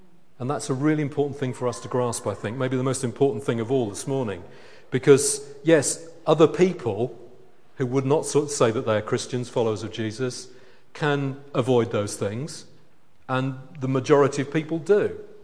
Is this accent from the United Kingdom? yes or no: yes; United Kingdom; Now, of course, all British people behave decently all the time because we're British and we're decent chaps, aren't we?